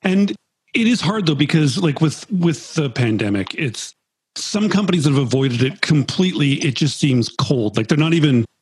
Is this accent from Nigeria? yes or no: no; Canada; I'm Canadian.